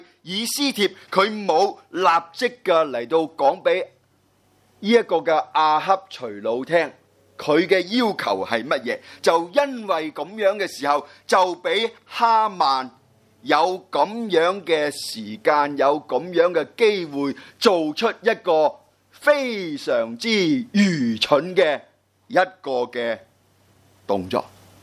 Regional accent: China; 哎呀，我哋中国人讲句说话好有意思。

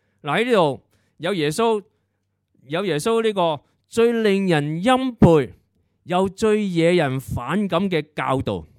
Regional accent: Hong Kong; 听到的就是很多我们香港人 以很多理由名正言顺地正气凛然地去拒绝去捐钱。

